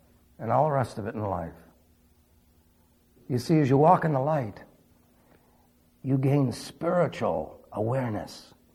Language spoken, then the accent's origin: English; New York City, New York, United States; Remember, I was raised in New York City, so I haven't seen many.